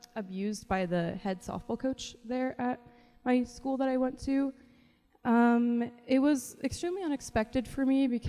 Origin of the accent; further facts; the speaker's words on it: Oregon, United States; now in York, United States; I am a junior transfer here at York University. I am from Oregon, obviously, so that's like a long ways from York, Nebraska.